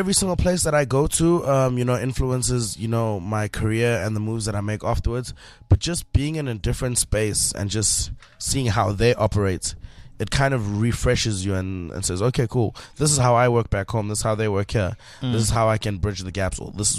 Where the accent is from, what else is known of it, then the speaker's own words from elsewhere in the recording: Johannesburg, Gauteng, South Africa; I'm from Johannesburg, born and bred.